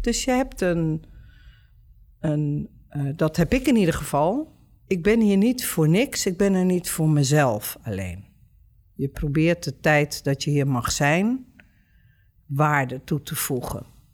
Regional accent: Curaçao; Ik ben geboren en getogen op Curaçao. Daar liggen mijn roots. Daar heb ik ook nog altijd een sterke verbinding mee.

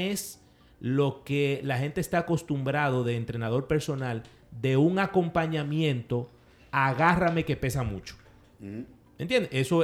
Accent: Dominican Republic; Yo soy un dominicano común

